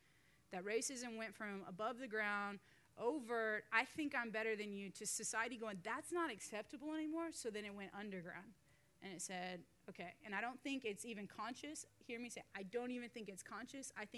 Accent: Oklahoma, United States; So I grew up in Oklahoma, super confused by that, because I grew up in the land of the red men with no Native Americans in my class.

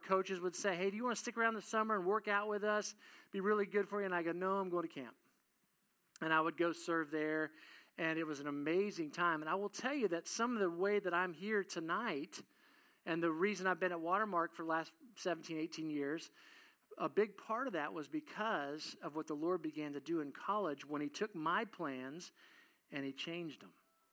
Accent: Kansas, United States; moved away; also born or lived in Oklahoma; because I grew up in Kansas first, and then I moved to Oklahoma.

